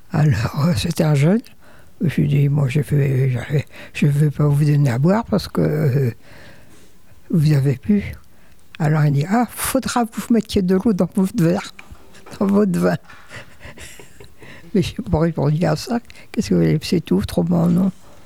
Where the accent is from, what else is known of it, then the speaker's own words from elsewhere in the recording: Pays de la Loire, France; Je me suis mariée à un garçon de Château-Giron. Et je venais de la Loire-Atlantique.